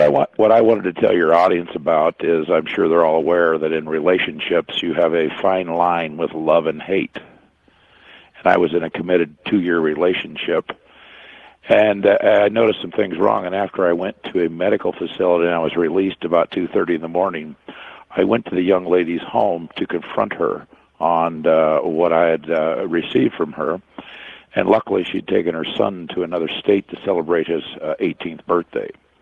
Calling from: Des Moines, Iowa, United States; I'm calling from just outside of Des Moines, Iowa.

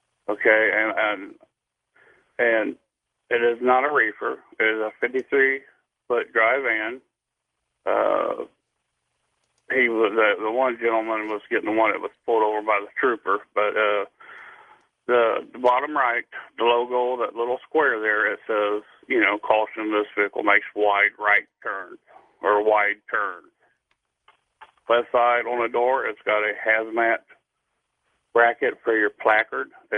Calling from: Dayton, Ohio, United States; I'm right here at the home of Wright Patterson Air Force Base, Dayton, Ohio.

